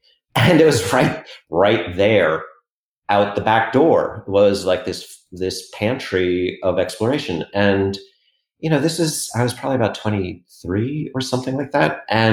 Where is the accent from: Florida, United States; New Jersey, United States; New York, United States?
New York, United States; New York City; even though I grew up in New York City, I was, you know, I'd gone to the Cub Scouts.